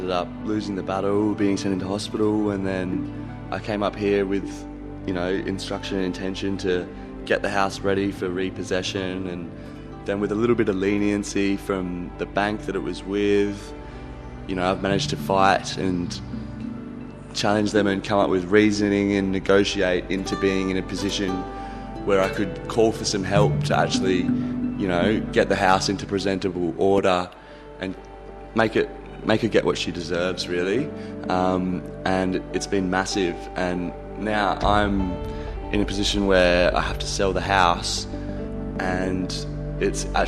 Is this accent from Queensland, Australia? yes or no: no; Darwin, Northern Territory, Australia; Growing up in the Narrows is great. It's a big yard, huge block, close to the city, not miles out.